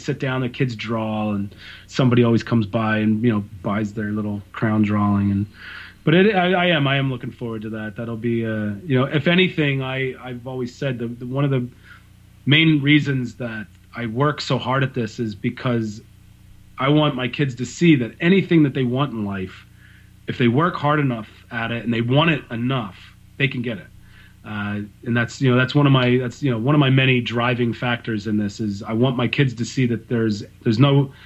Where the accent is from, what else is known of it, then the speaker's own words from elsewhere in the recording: Philadelphia, Pennsylvania, United States; I'm from Philadelphia.